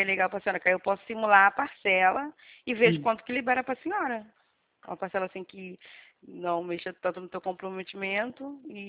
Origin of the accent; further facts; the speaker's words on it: Rio de Janeiro, Brazil; Eu sou do Rio.